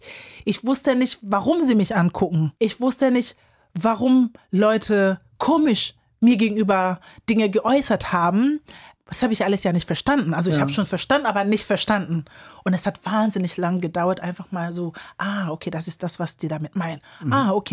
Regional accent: Kiel, Schleswig-Holstein, Germany; in dem Sinne können die sagen, ich bin aus Kiel.

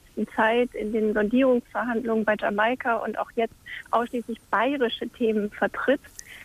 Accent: Northern Germany, Germany; wo ich als Norddeutscher ständig das Gefühl habe, dass sie meine Themen überhaupt nicht vertritt

